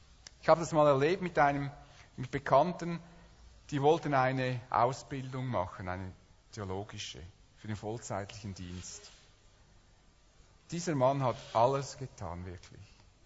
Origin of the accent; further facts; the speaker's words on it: Switzerland; auch als Schweizer, die sich gewohnt sind, alles zu versichern